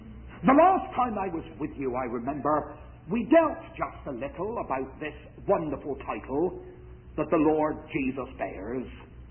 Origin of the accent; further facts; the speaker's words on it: England, United Kingdom; But I'm not a Jew. But because I'm an Englishman, I would not say Christ and I would not say Messiah.